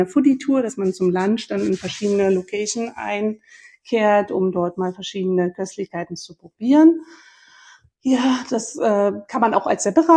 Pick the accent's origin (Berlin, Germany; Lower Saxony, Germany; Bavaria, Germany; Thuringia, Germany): Berlin, Germany; wir kommen zwar aus Berlin hier